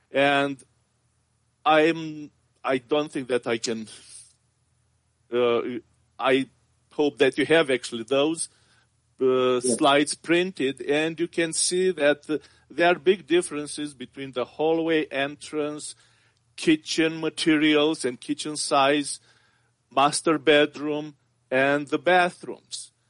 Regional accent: Canada; being Canadian and not fully U.S. residents yet.

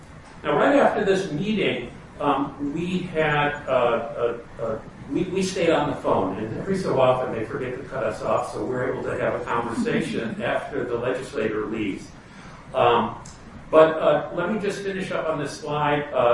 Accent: East Coast, United States; also born or lived in New York / Maryland; and that is that I come from the East Coast. I was in New York for many, many years, and then I moved to Maryland.

